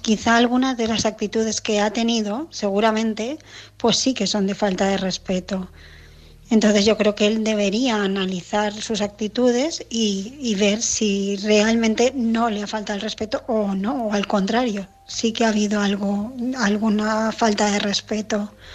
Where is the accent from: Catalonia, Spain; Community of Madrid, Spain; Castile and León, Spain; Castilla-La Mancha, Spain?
Catalonia, Spain; Barcelona; de Barcelona